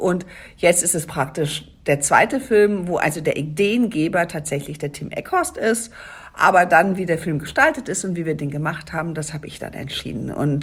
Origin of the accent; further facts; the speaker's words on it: Düsseldorf, North Rhine-Westphalia, Germany; das als Düsseldorferin, ich sag euch, das war was. Ich kann ja kein Platt oder ich konnte kein Platt, also jetzt kann ich es ja verstehen